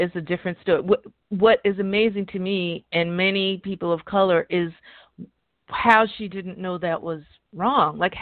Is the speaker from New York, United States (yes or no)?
yes; New York City, New York, United States; So growing up in the South Bronx, okay, I lived in a high-rise apartment building.